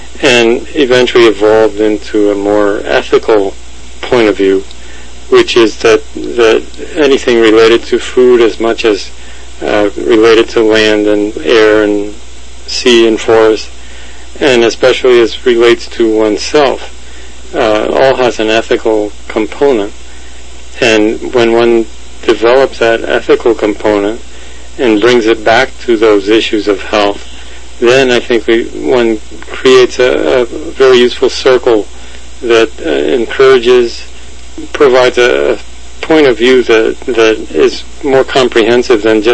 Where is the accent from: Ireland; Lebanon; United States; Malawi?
United States; Florida; born there; I was born in Florida, in fact.